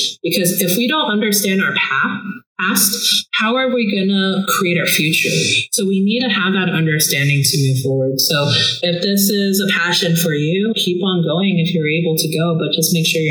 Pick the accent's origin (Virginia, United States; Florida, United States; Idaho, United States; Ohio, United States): Idaho, United States; because I grew up in Idaho.